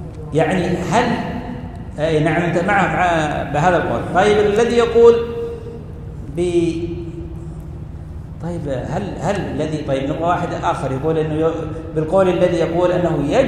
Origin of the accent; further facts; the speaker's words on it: Saudi Arabia; عندنا في بلدنا المملكة العربية السعودية